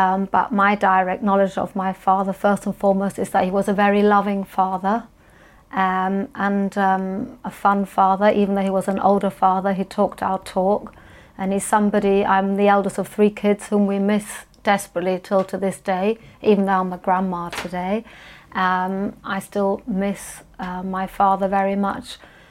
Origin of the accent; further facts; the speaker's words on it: Munich, Bavaria, Germany; And I never, growing up in Munich in Germany, I didn't understand any animosity towards the Germans.